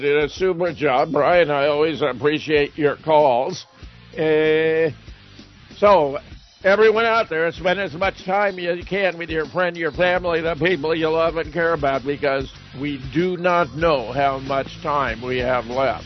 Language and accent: English; California, United States; I was born in Pasadena, grew up in Southern California, and spent 2 years in the Marine Corps in San Diego at the recruit depot supervising recruit training.